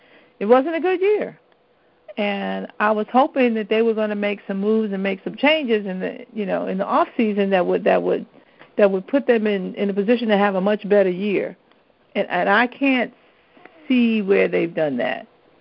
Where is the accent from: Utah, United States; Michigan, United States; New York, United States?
New York, United States; I'm a New Yorker, and I love my New York teams.